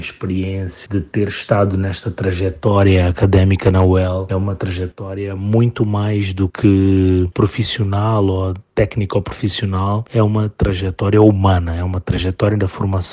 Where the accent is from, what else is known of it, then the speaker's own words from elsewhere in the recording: Mozambique; eu sou de Moçambique, sou formado em Arquitetura e Urbanismo pela UEL, na turma de 2000.